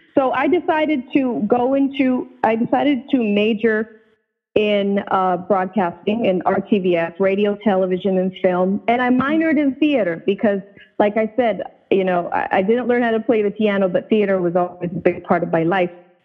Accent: New York, United States; And then, you know, as I grew up in New York, I used to listen to Z100 and Hot 97

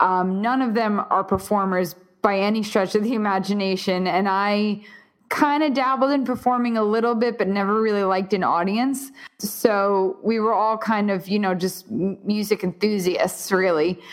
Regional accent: New York City, New York, United States; we grew up in Queens, New York

